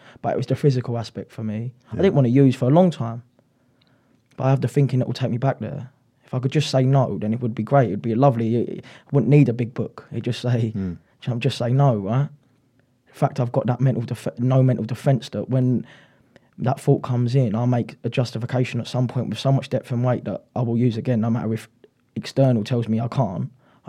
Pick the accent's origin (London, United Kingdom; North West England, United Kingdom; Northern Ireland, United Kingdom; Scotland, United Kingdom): London, United Kingdom; Bexleyheath; Obviously, I'm from Bexley Heath.